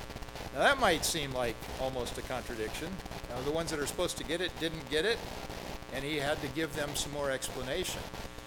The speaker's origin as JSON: {"language": "English", "region": "Montana", "country": "United States", "tie": "born or raised there", "said": "I'm from Montana. I grew up in next door to Glacier National Park."}